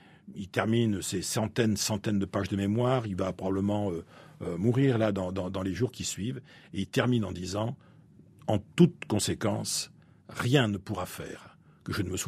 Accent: Bayonne, Nouvelle-Aquitaine, France; also born or lived in Bordeaux; on est arrivé là-bas en 1685. Donc je suis un protestant, huguenot, je suis un enfant du soleil, je suis aussi un enfant du sud-ouest, parce que je suis né à Bordeaux, j'ai grandi à Bayonne.

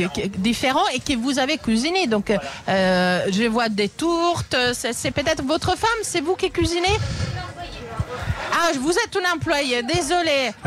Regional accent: Italy; Alors, vous savez, je suis italienne, on mange beaucoup de saucisses.

